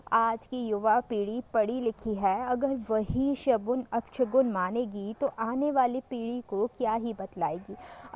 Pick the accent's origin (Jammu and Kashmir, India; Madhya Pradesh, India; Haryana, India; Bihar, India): Madhya Pradesh, India; Shivpuri; और मैं शिवपुरी मध्य प्रदेश की रहने वाली हूँ।